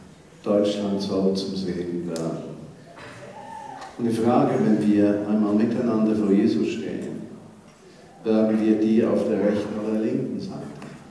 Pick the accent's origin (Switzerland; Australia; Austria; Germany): Switzerland; Als Schweizer darf ich das sagen, weil ich ja nichts zu sagen habe.